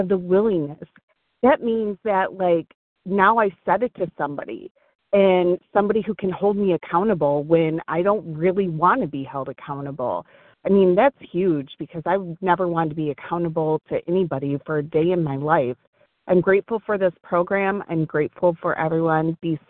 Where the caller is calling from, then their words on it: Michigan, United States; from Michigan.